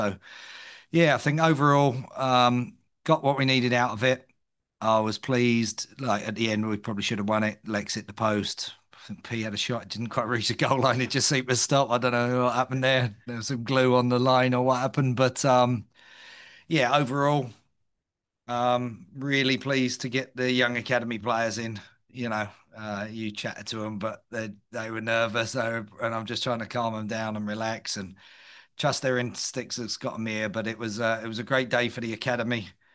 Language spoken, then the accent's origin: English; England, United Kingdom; But as an Englishman, I don't often win penalty shootouts.